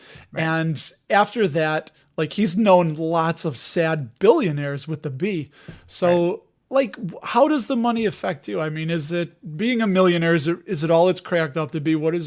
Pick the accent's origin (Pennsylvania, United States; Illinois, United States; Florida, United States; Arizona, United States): Illinois, United States; Chicago; I mean, you guys know I'm from Chicago